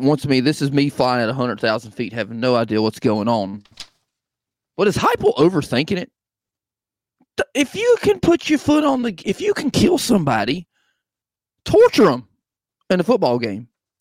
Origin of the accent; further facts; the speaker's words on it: Tennessee, United States; also born or lived in Kentucky; To all the fans that are mad about the game, I'm from East Tennessee, Western Kentucky. They're in bad spots, folks.